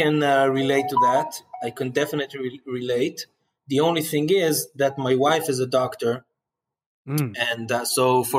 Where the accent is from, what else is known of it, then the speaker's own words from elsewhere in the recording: Kfar Saba, Central District, Israel; Yeah, I grew up in Kfar Saba, which is...